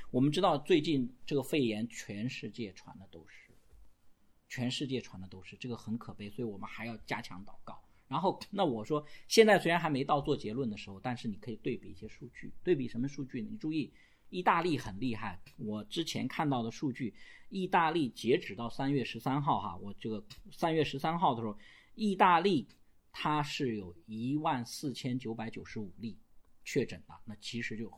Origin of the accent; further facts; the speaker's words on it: China; 我们中国人有一句俗话说，没做亏心事怎么样子啊？